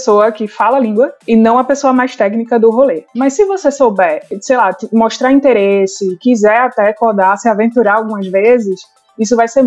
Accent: Recife, Pernambuco, Brazil; Opa, minha gente, eu sou recifense, engenheira química de formação.

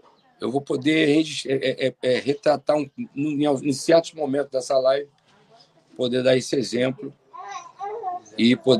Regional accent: Rio de Janeiro, Brazil; born there; Verdade. Onde eu nasci.

